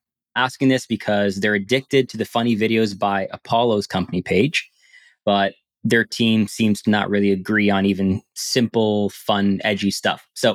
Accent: Canada; I mean, I'm Canadian, so it should be hockey, but it's like number two.

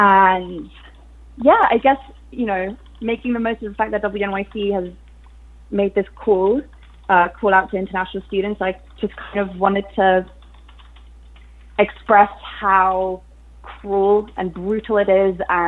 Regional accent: Argentina; English is a second language; moved away as an adult; now in New York, United States; So I'm from Argentina. I'm non-binary. I came to New York in August of last year, and I was publicly out for the first time in New York. I chose New York as my home

